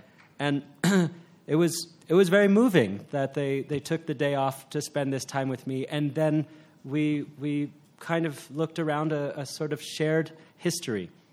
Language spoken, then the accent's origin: English; India; I was a little nervous to go and to see if being Indian in some measure would be a problem for anyone there.